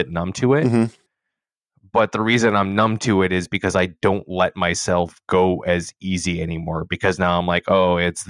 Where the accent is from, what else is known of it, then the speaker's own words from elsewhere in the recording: Canada; I'm Canadian